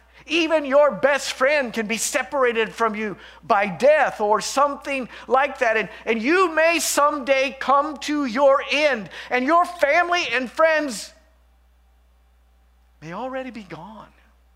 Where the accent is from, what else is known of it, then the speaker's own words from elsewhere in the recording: Acton, Indiana, United States; I grew up here in Indiana, Acton, Indiana. Ever heard of it? It's down in Franklin Township, a little hole-in-the-wall town.